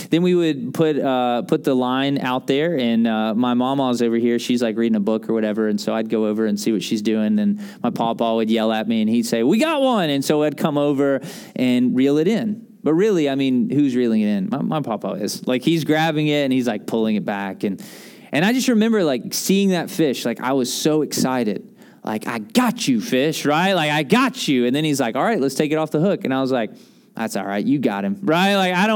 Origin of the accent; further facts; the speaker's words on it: Tennessee, United States; Again, I'm from Tennessee. We don't have grandparents. We have pawpaws and mamas, all right?